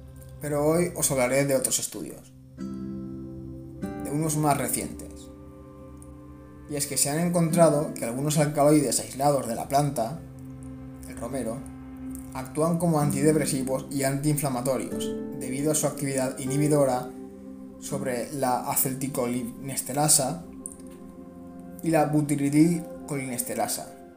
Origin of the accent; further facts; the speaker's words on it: Valencia, Valencian Community, Spain; muy típica y reconocida totalmente en mi tierra, Valencia.